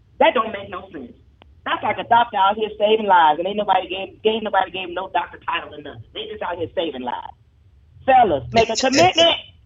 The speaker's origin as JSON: {"language": "English", "town": "Decatur", "region": "Georgia", "country": "United States", "also_born_or_lived": "California", "said": "I'm originally from Georgia. I'm a Grady baby. I'm from Decatur. So I went back to Georgia because, you know, I always claim Georgia."}